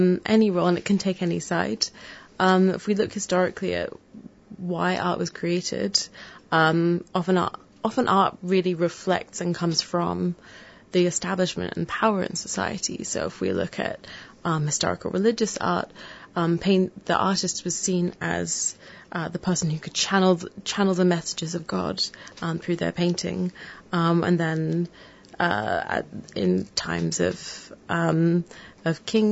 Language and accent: English; Scotland, United Kingdom; now in Australia; I'm an artist originally from Scotland. I'm half Australian. My mum's from here, so I have family here, and I moved over here about a year and a half ago.